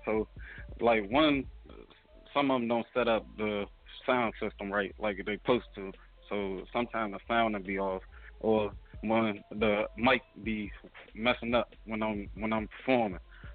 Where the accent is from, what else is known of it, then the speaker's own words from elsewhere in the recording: Washington, District of Columbia, United States; I'm from D.C. I'm from everywhere. I don't claim no hoods. I'm everywhere in my city, you know.